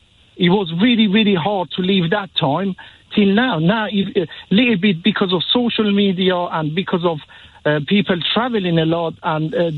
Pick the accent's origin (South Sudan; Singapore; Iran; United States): Iran; English is a second language; moved away as an adult; I was born in Iran. I've lived there 20 years of my life